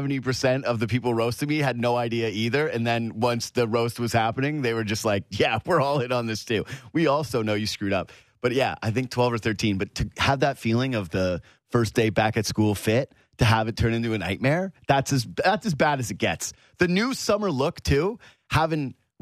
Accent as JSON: {"language": "English", "region": "Yukon", "country": "Canada", "said": "I was from the Yukon. It's like everybody's pasty white."}